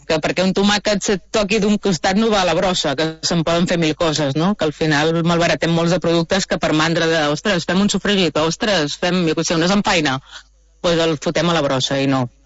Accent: Arenys de Mar, Catalonia, Spain; Correcte, traiem pit de que som d'Arenys.

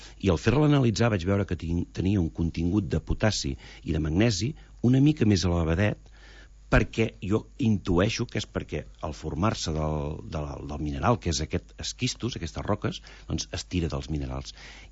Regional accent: Girona, Catalonia, Spain; Jo sóc gironí i, bueno, he tingut la sort que tota la vida he anat a Llançà, ja els avis hi tenien casa

